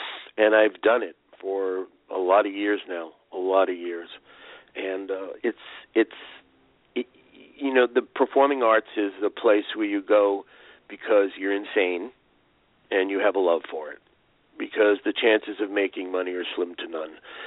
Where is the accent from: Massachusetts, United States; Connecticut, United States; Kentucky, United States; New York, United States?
Massachusetts, United States; Boston; I come from Boston, Massachusetts.